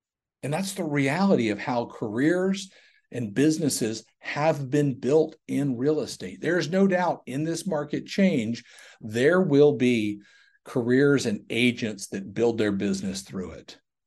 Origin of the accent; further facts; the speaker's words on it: Georgia, United States; I grew up in the South, a little town outside of Atlanta, Georgia, and we're sort of in this turn in real estate.